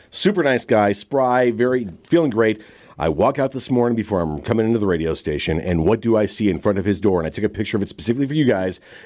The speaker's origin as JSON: {"language": "English", "town": "Chicago", "region": "Illinois", "country": "United States", "tie": "born or raised there", "said": "Yeah, born and raised in Chicago. 19 years in Chicago radio before moving out here."}